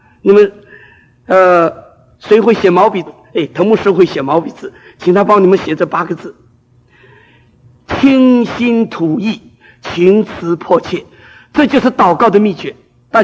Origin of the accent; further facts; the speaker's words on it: Fujian, China; 我是南方人，我福建人，但是我很喜欢北方话